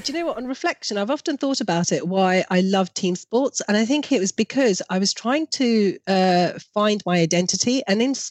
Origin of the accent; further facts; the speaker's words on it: United Kingdom; for in my Asian heritage as a Pakistani British, there's a huge gender inequality firsthand.